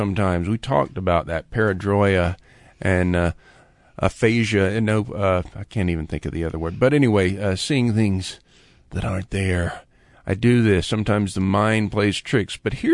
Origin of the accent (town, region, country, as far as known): Lakeland, Florida, United States; born or raised there